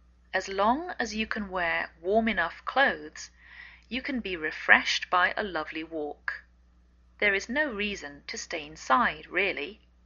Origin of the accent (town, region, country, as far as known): England, United Kingdom; now in United States